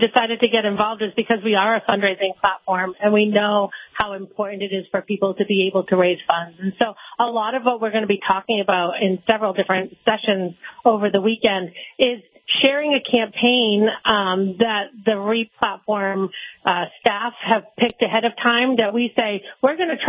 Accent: New Hampshire, United States; Yeah, we grew up in southern New Hampshire, and a lot of our family resides up in the Northeast.

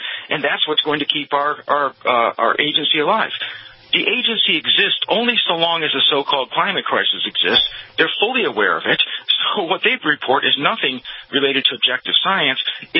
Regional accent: New England, United States; now in Tampa, United States; Okay, I grew up in New England. I know about nor'easters. I know about snowfall there. But I've lived almost my entire adult life in the Tampa, Florida area.

